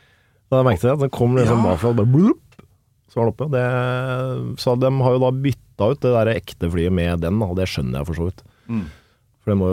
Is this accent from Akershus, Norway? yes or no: yes; Kolbotn, Akershus, Norway; Jeg er jo heldig sånn da, som er liksom oppvokst, jeg er fra Kolbotn da.